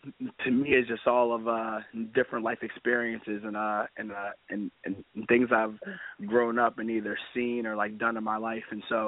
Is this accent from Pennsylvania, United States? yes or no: yes; Pottstown, Pennsylvania, United States; He's a local producer from where I'm from Pottstown, PA.